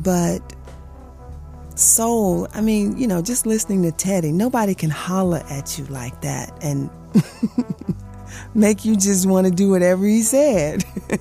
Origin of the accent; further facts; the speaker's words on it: Winston-Salem, North Carolina, United States; Well, you know, I grew up in North Carolina, Winston-Salem, as a matter of fact, and I listened to everything.